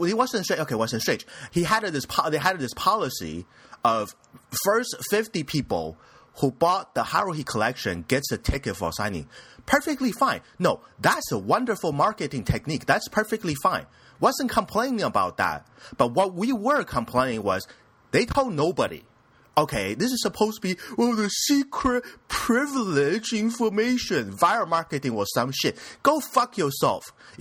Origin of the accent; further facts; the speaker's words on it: United States; I was like, excuse me, I'm American. Okay, forget I'm American. I am a Western country citizen, dude.